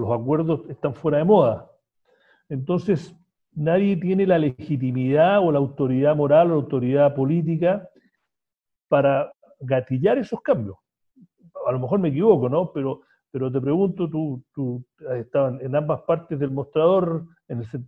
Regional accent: Chile; porque somos chilenos

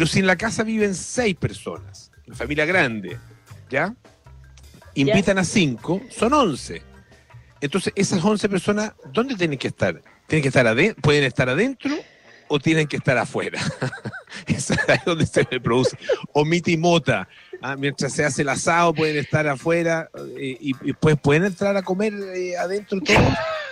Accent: Chile; cómo somos los chilenos

